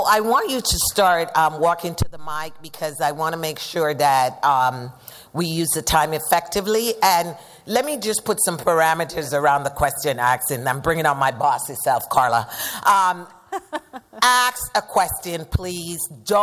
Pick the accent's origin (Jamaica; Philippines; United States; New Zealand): Jamaica; I hail from the sunny island of Jamaica. So don't ask me where my accent's in from, because I already told you.